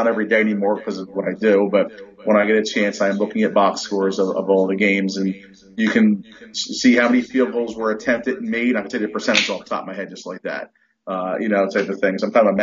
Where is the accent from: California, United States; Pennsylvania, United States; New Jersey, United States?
Pennsylvania, United States; Philadelphia; Well, I grew up, I've never lived more than 40, 45 minutes away from Philly. So I'm a Philly guy, Philly